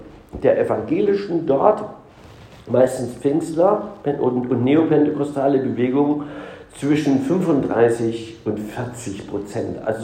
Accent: East Germany, Germany; obwohl mit Drugs haben wir es in der DDR nicht so gehabt, ich bin ja Ossi.

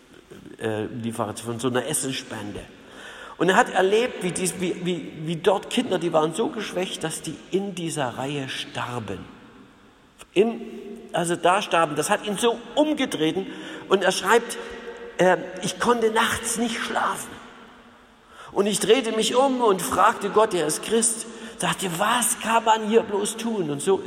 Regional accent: East Germany, Germany; Ich als Ossi, ich möchte nicht, dass mein Leben verplant wird und ich bin in einer Planwirtschaft aufgewachsen.

